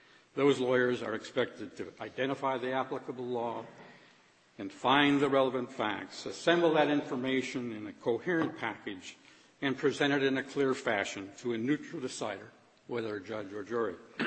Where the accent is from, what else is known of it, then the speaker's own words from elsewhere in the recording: South Dakota, United States; I was born and raised in South Dakota, so I was used to that.